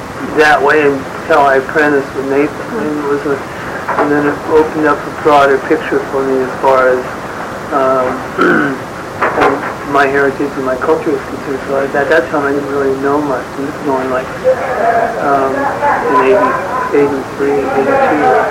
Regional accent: Ketchikan, Alaska, United States; I'm one of the born and raised in Ketchikan, Alaska. … given to me by my mother. And I'm of the Eagle clan.

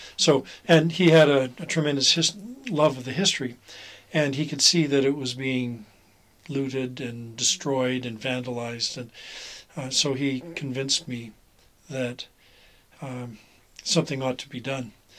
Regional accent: Alberta, Canada; Well, I grew up in Alberta, and in my later years growing up lived in rural Alberta.

